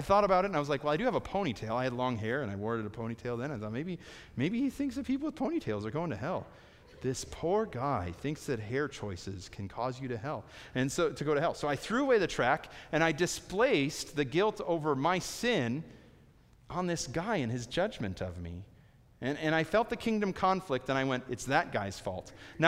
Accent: Chicago, Illinois, United States; I grew up in Chicago, and it snows in the winter in Chicago

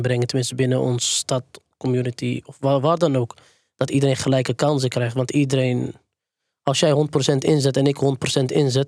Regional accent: Utrecht, Netherlands; Ook in de cultuur of in de gemeenschap waar ik vandaan kom, uit Utrecht, in de wijk Overvecht.

